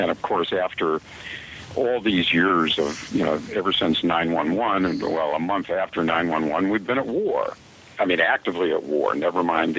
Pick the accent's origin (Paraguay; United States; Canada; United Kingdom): United States; Minneapolis, Minnesota; maybe I was in a bubble in my hometown in Minneapolis, Minnesota, but we never had that issue.